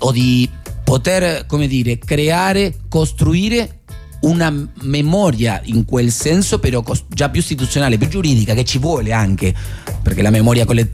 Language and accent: Italian; Argentina; ve lo dico da argentino veramente